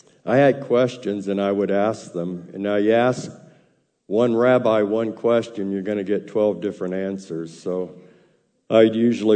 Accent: California, United States; also born or lived in Macon, Georgia; I was born in Macon, Georgia. I'm a southerner, but we're Jewish. Grew up in a Jewish home. We later moved to California, and I went to Hebrew school at Temple Beth Shalom in Santa Ana.

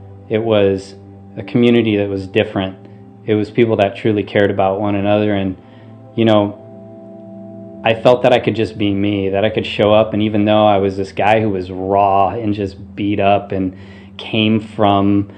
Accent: Huntington Beach, California, United States; I'm born and raised in Huntington Beach. I grew up in a middle-class home

